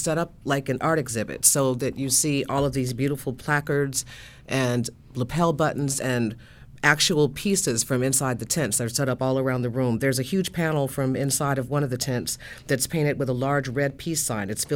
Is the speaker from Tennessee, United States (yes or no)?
no; Chicago, Illinois, United States; now in Washington, United States; I grew up in Chicago, and I didn't really know about Resurrection City until a couple of years ago. I've only been in D.C. for a few years